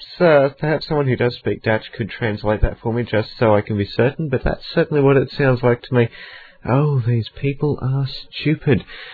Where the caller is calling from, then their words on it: Australia; I'm calling from Australia.